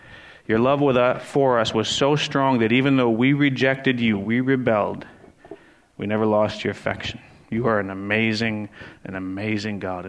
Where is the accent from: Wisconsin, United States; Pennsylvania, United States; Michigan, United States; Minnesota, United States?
Wisconsin, United States; more than I'm from Wisconsin, more than I'm a white man